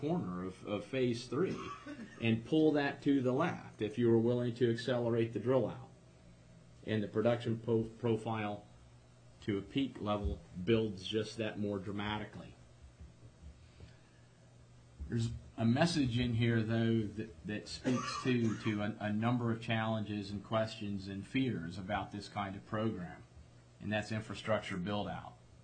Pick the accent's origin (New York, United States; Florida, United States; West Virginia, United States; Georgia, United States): West Virginia, United States; I grew up in West Virginia. Beautiful state.